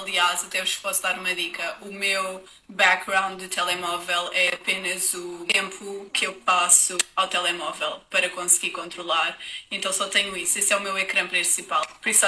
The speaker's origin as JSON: {"language": "Portuguese", "town": "Parede", "region": "Lisbon", "country": "Portugal", "said": "tenho 22 anos, sou da Parede, Cascais."}